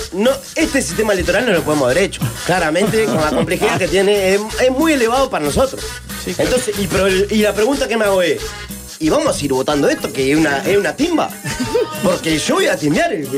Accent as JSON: {"language": "Spanish", "country": "Uruguay", "said": "Eso es lo que hicimos como uruguayo."}